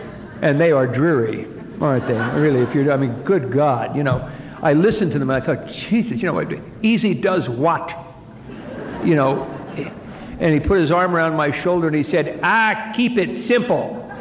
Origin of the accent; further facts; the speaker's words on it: New Jersey, United States; And I should also tell you that I'm Irish and Catholic, and I'm from New Jersey.